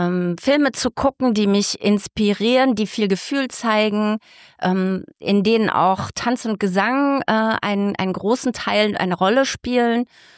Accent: Frankfurt, Hesse, Germany; now in Dreieich, Germany; Genau, ich lebe in Dreieich, geboren bin ich, aber ich bin ein Frankfurter Mädchen.

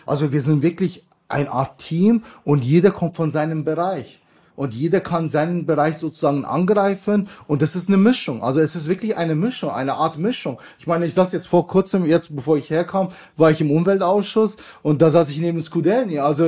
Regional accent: Bavaria, Germany; ich komme ja aus Bayern, wir haben über 140 Wasserkraftanlagen, kleine Wasserkraftanlagen

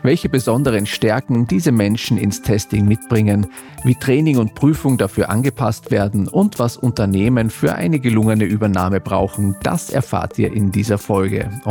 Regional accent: Vienna, Austria; Ihr sitzt ja quasi in meiner Heimat in Wien gerade. Also ich winke da in die ferne Heimat.

